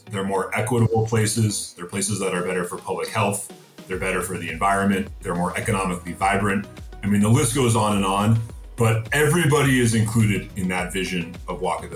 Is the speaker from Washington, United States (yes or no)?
no; Brookline, Massachusetts, United States; I grew up in Brookline, which is where I still live, and Jeff and I are neighbors in this community.